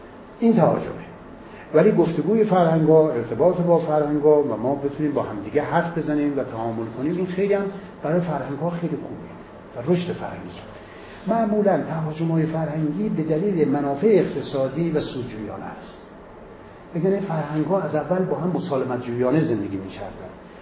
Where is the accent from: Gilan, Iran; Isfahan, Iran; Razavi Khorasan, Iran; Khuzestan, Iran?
Razavi Khorasan, Iran; Mashhad; من از شهر مشهد هستم، متولد شهر مشهد هستم و من ایرانی هستم.